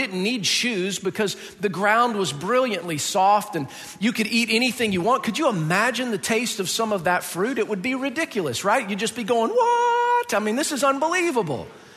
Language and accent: English; the South, United States; I grew up in the South, and it was just kind of a tradition that we did, you know